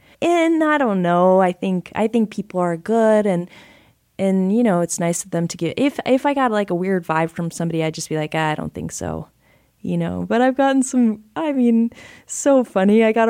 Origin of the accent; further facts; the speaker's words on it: Alaska, United States; Bears I see a lot because I'm from Alaska.